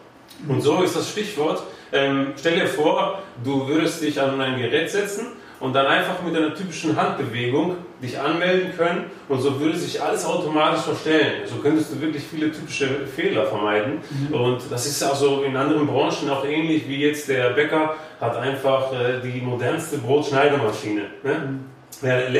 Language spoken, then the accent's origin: German; Greece; now in Raeren, Belgium; Ich komme aus Raren, also dem benachbarten Belgien, ich lebe seit 21 Jahren dort, früher meine Kindheit verbracht in Griechenland